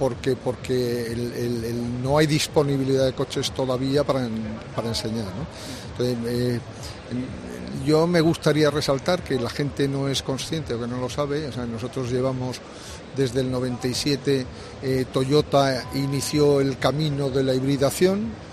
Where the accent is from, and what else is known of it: Spain